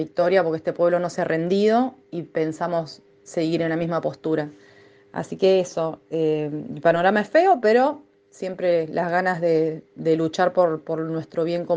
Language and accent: Spanish; Chubut, Argentina; de Chubut, del Movimiento Asambleario No a la Mina.